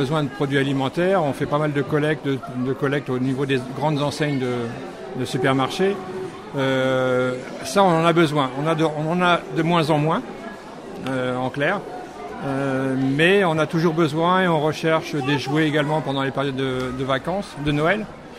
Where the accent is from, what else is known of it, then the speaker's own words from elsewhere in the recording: Saint-Ouen-l'Aumône, Île-de-France, France; Et moi je suis de Saint-Ouen-l'Aumône.